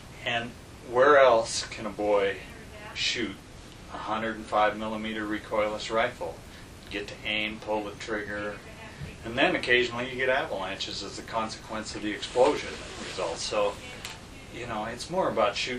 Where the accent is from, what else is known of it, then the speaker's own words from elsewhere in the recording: Conrad, Montana, United States; Conrad, Montana had two home ski mountains.